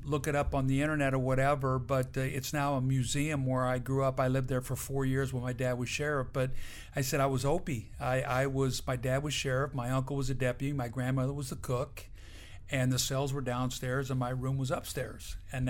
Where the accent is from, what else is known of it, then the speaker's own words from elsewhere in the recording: Benton, Illinois, United States; I grew up in Benton, Illinois, a town of about 7,000 people.